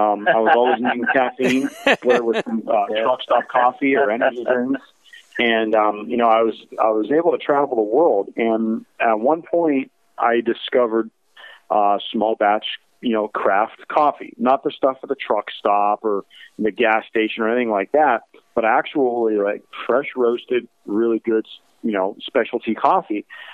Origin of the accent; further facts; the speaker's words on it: Bourbon, Ohio, United States; It is in my hometown of Bourbon, Ohio